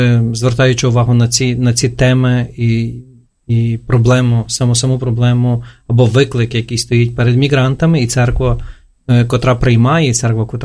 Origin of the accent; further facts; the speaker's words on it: Ivano-Frankivsk, Ivano-Frankivsk Oblast, Ukraine; now in Kyiv, Ukraine; я сам з Івано-Франківська іммігрував до Києва і тут також намагаюся будувати свій дім.